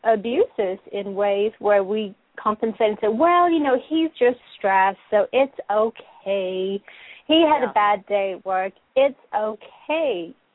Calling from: Texas, United States; from Texas.

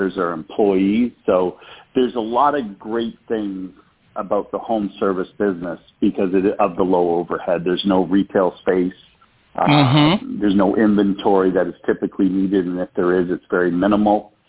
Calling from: Charlottesville, Virginia, United States; Charlottesville, Virginia.

